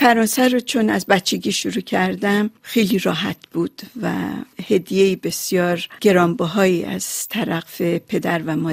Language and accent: Persian; Iran; moved away as an adult; now in United States; من هم مثل اغلب مهاجرین با ترک وطنم ایران بود که متوجه هویتم به عنوان یک ایرانی شدم.